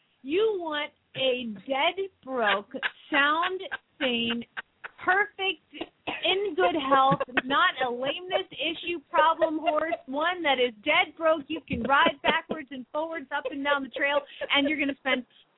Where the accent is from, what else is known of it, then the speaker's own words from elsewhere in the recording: the South, United States; And I'm sorry, I am from the South, so if I offend any Southern listeners, like, you can't – I'm from there, so I can make fun